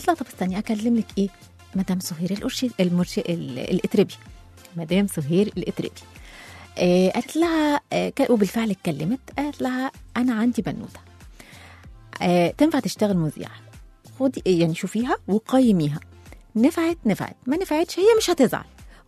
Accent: Egypt; لا ده احنا ما شاء الله لا لا كمصريين بنحب الحاجات دي

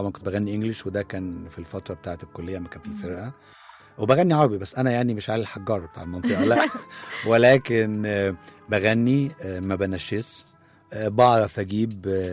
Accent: Alexandria, Alexandria Governorate, Egypt; أنا راجل مصري يعني، أنا اسكندراني زي ما قلت يعني، أنا كنت في مدارس حكومة ابتدائي واعدادي وثانوي وهندسه اسكندريه، وجيشي كان مجازا في اسكندريه، تعليمي عربي مش انجليزي.

